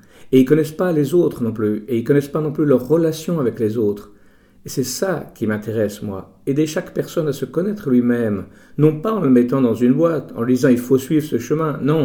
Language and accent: French; France; je suis quand même occidental, je suis français, je suis d'une vieille famille française